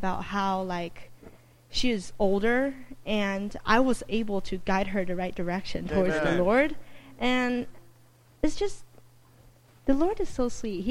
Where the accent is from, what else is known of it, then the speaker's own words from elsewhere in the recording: Houston, Texas, United States; I am from Houston